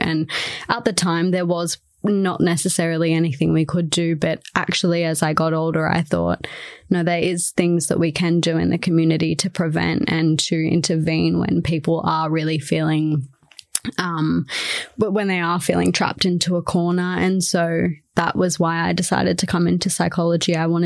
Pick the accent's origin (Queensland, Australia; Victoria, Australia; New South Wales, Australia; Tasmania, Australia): New South Wales, Australia; Shellharbour; So I moved here from Shell Harbour, which is on the east coast of Australia, about 40 minutes south of Wollongong.